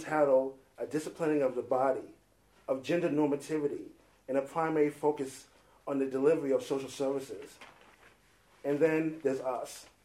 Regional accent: New York, United States; I'm from New York, you know, fashion is in my genes, so to speak.

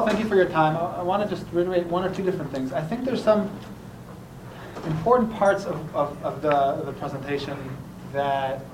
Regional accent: Israel; English is a second language; I think growing up in Israel, there's a lot of different perspectives

